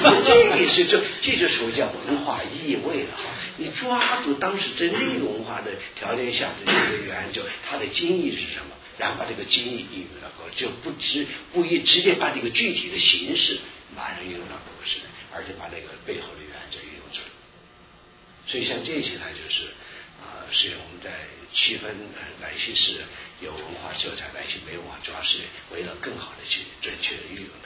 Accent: China; moved away; 过去在中国大陆

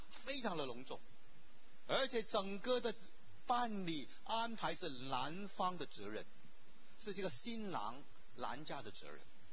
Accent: China; now in United States; 我们今天来到美国，在艰困难不容易的一个环境里面，我们是中国人，第一代的移民

